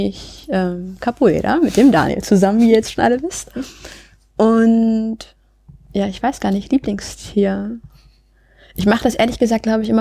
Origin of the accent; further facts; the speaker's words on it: Spremberg, Brandenburg, Germany; now in Frankfurt, Germany; nee, ich komme aus der Lausitz, aus Spremberg. Besser bekannt als Perle der Lausitz.